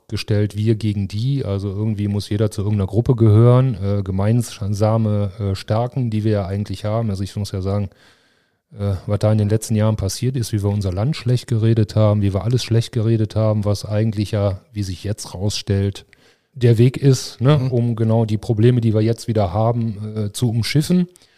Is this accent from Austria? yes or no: no; Remscheid, North Rhine-Westphalia, Germany; Ja, ich bin gebürtiger Remscheider tatsächlich und für mich ist Remscheid Heimat. Also ich bin hier groß geworden